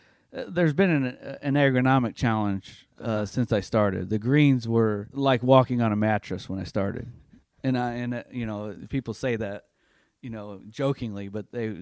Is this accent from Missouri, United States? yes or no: no; North Judson, Indiana, United States; I started at a grow-in, actually, at a course in my hometown in North Judson.